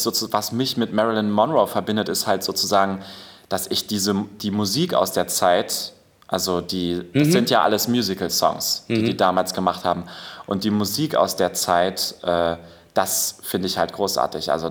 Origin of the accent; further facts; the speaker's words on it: Cottbus, Brandenburg, Germany; also born or lived in Vienna, Austria; Aus Cottbus komme ich ursprünglich.